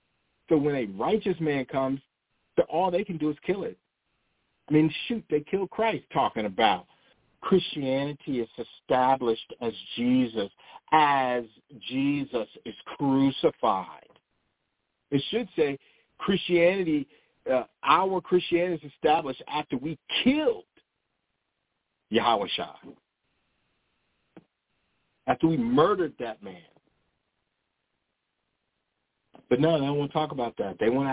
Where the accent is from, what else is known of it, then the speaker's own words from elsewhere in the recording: Maryland, United States; I'm from the area. I grew up in Maryland, but Delaware, they had shrimp attacks.